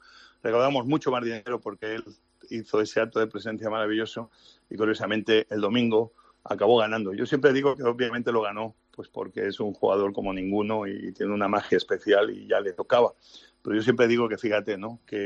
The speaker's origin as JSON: {"language": "Spanish", "region": "Catalonia", "country": "Spain", "tie": "born or raised there", "also_born_or_lived": "Asturias, Spain", "said": "Yo crecí en Cataluña. Yo mi edad de niño adulta la viví aprendiendo catalán y viviendo en una Cataluña maravillosa y una Cataluña integradora y una Cataluña donde todos podíamos ser lo que quisiéramos y todos éramos bienvenidos."}